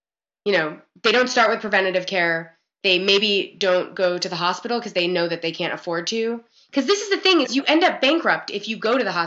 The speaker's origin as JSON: {"language": "English", "town": "New York City", "region": "New York", "country": "United States", "tie": "born or raised there", "said": "I grew up in New York City. Everyone lived in apartments."}